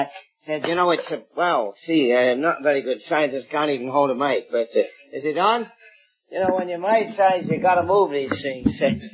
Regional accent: England, United Kingdom; accent: English; I hope you get my English accent a little bit

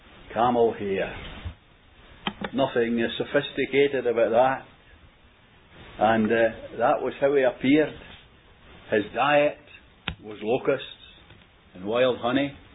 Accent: Glasgow, Scotland, United Kingdom; now in Lanarkshire, United Kingdom; I'm a Glaswegian, of course, whilst I've lived in Lanarkshire for many years. I'm a Glaswegian

